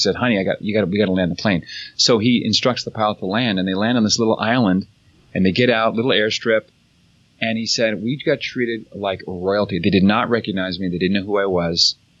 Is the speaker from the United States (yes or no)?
no; Canada; growing up in Canada